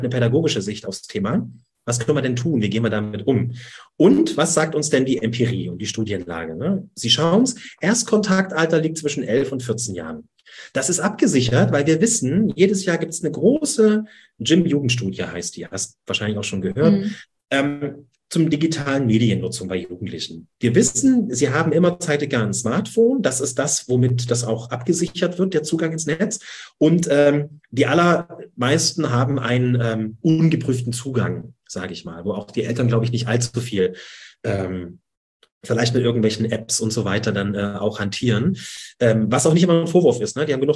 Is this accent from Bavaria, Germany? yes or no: no; Saxony, Germany; accent: Saxon; Also ich hier in Dresden, ja. Ich versuche, das Sächsische etwas hinauszutun aus meinem Dialekt und Hochdeutsch zu reden.